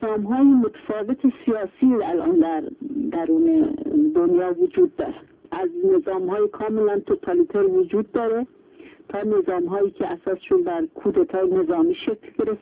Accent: Iran; خب من گفتم من از ایرانم

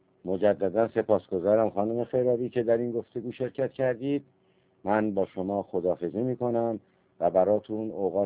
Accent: Iran; به عنوان یک ایرانی وظیفه ما این است که این جوانان عزیز کشور رو تنها نگذاریم

